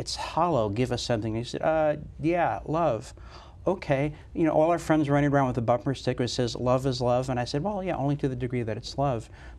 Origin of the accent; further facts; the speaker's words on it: New Jersey, United States; New Jersey.